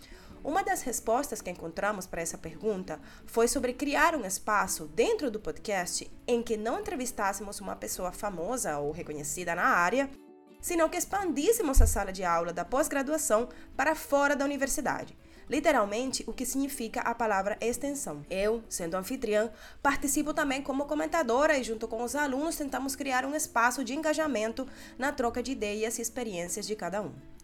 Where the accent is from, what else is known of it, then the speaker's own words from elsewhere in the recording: Northeast Region, Brazil; o Nordeste brasileiro, faço um tipo de posicionamento e contextualização em que lembro um pouco de onde venho